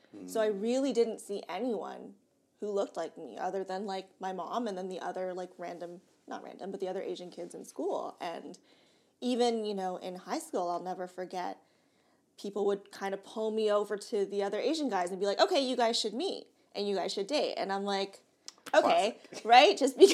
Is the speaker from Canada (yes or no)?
yes; Whitby, Ontario, Canada; Whippy, Ontario.